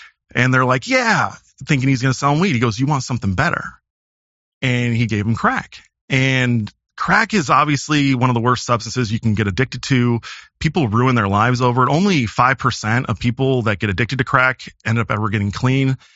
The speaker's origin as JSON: {"language": "English", "town": "Quad Cities", "country": "United States", "tie": "born or raised there", "said": "Well, I grew up in the Quad Cities. It's Western Illinois and Eastern Iowa. It's on the Mississippi River, hometown of John Deere Tractors."}